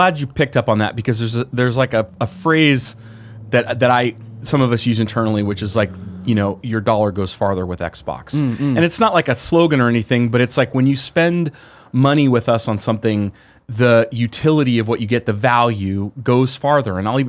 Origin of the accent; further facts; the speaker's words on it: San Jose, California, United States; because I'm from the Bay Area. So I grew up in San Jose.